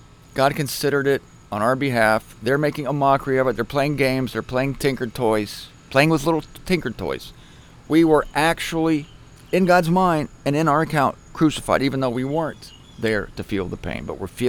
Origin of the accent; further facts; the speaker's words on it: Canton, Ohio, United States; When I was a kid growing up in the Catholic Church, St. Joan of Arc Church in Canton, Ohio, I was called into the office a lot